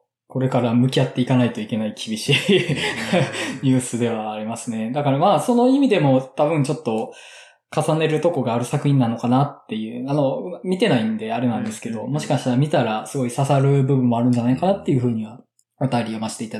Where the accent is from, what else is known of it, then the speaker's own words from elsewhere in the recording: Aichi, Japan; 私の地元、愛知県のミニシアターシネマスコーレが舞台の物語です。